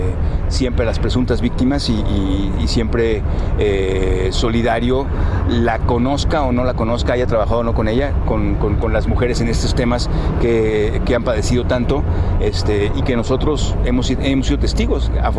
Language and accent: Spanish; northern Mexico, Mexico; Yo soy norteño